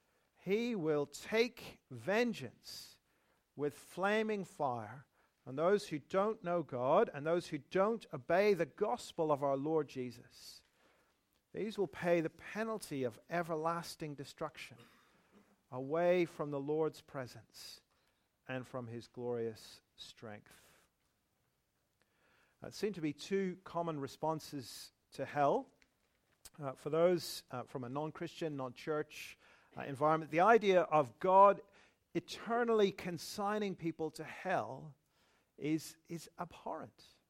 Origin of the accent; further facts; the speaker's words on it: Northern Ireland, United Kingdom; I grew up in Northern Ireland, a very conservative environment at the time.